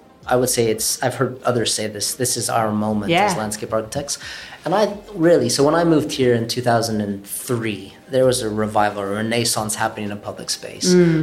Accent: United States; so I'm American, so I was enrolled in college, university if you have it

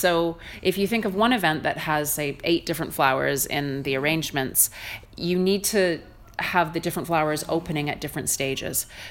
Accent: Canada; now in United Kingdom; And I'm sort of, as a Canadian, I'm having to sort of learn how to banter, which is still new to me.

